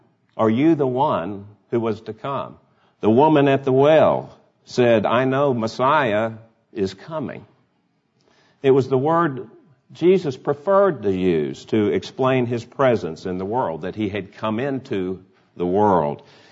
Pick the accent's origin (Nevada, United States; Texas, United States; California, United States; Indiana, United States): Texas, United States; Dallas; born there; And then I pointed out, with my customary pride, I was born in Dallas.